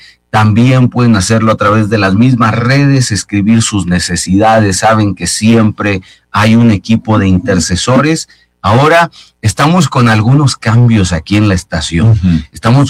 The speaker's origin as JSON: {"language": "Spanish", "country": "Mexico", "said": "De las nuestras, que podemos hablar como mexicanos y nos va a entender."}